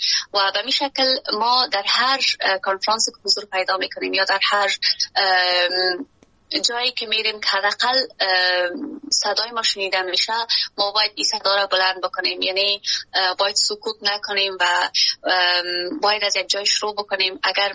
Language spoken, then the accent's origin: Persian; Afghanistan; moved away; وقتی که حالا بیرون از افغانستان هستیم و فرصت بیشتر مساعد است